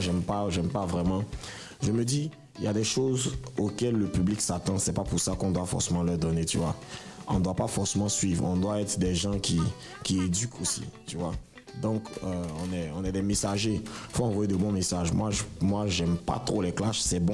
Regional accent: Abidjan, Côte d’Ivoire; also born or lived in Port-Bouët; Je suis né à Port-Boué, mais j'ai grandi à Cocody.

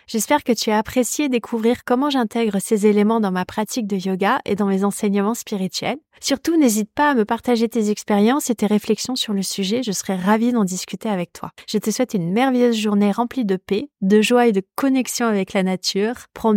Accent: Brittany, France; il fait encore frais chez nous en Bretagne

